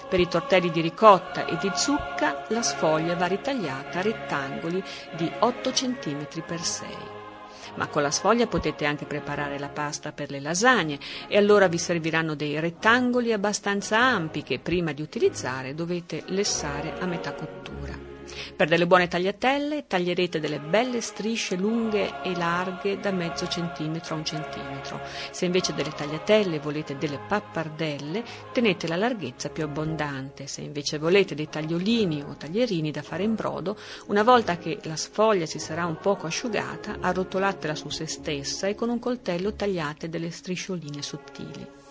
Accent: Modena, Emilia-Romagna, Italy; Da modenese pensai che questo era un segnale del destino

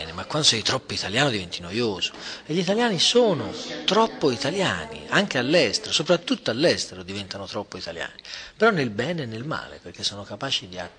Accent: Prato, Tuscany, Italy; e poi io vengo da Prato, dei cinesi non posso più.

